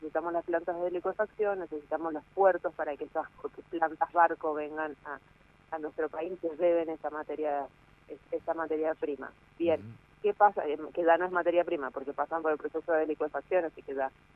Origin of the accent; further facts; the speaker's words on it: Mendoza, Argentina; nosotros como argentinos y como mendocinos especialmente